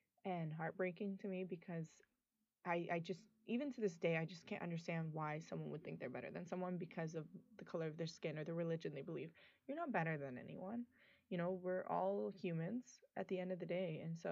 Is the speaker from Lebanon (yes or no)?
yes; Lebanon; You know, I'm from Lebanon, and I'm, as much as I love Lebanon, I love the Lebanese people